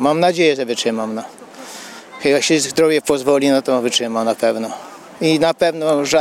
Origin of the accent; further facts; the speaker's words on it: Wola Mędrzechowska, Lesser Poland, Poland; Jestem z Woli Mędrzechowskiej … rolnik, producent mleka.